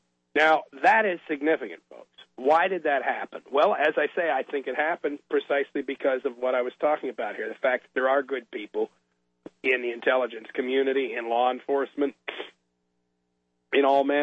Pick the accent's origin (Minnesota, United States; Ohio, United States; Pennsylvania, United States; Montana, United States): Pennsylvania, United States; Now, folks, I'm from Pennsylvania, and I had some friends who were active in the Republican Party in Pennsylvania.